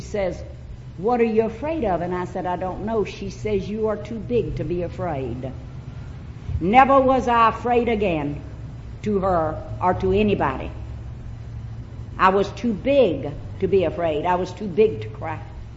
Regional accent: Arkansas, United States; I was born and raised in Arkansas.

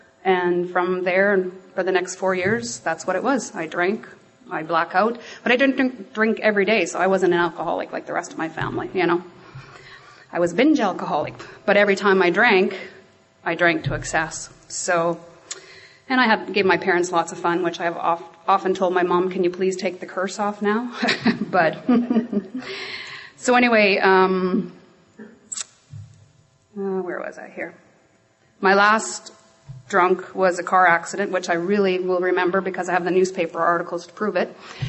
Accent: Lumsden, Saskatchewan, Canada; So I was born and raised in Lumsden in Saskatchewan, and I call myself a valley girl because it's just outside of Regina in the valley.

